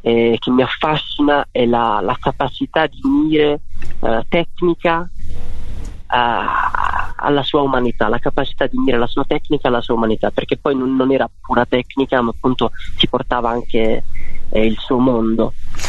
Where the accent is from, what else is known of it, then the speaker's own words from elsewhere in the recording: Apulia, Italy; No, non siamo parenti, però siamo pugliesi entrambi e c'è anche una vaga somiglianza.